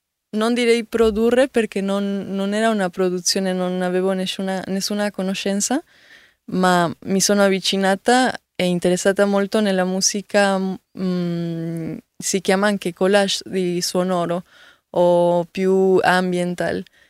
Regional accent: Oaxaca, Mexico; Italian is a second language; now in Milan, Italy; Sì, sono da Oaxaca, quindi da Oaxaca per il mondo.

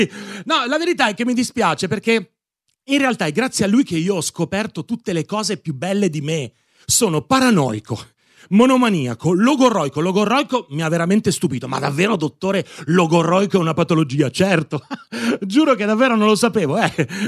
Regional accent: Piedmont, Italy; vengo dal Piemonte. No, scusate, credevo che vengo dal Piemonte facesse già ridere.

